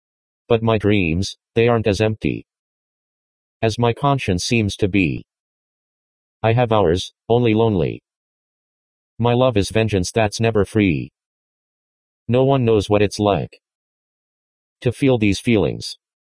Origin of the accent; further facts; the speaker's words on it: San Bernardino, California, United States; also born or lived in Denver, United States; All the way through and back to Denver, Colorado prior to my return to my hometown of San Bernardino in July of 2017.